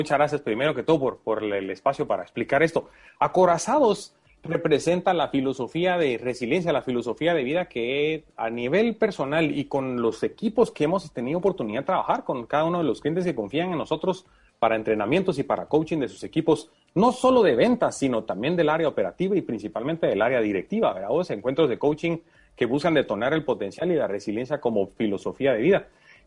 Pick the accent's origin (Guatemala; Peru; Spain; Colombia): Guatemala; Yo quiero que nos demos cuenta como chapines que en Guatemala existe una magia especial